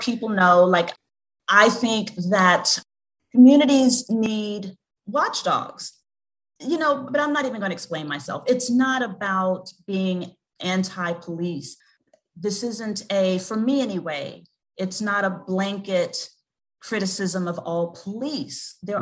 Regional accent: Austin, Texas, United States; it's why when anyone asks … where are you from? And I say, Austin, Texas.

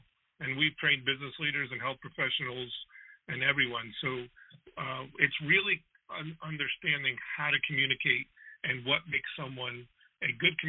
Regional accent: New Jersey, United States; now in Orlando, United States; I'm originally from New Jersey. I did my training in Philadelphia, and now I practice here in beautiful Orlando for the last 6 years.

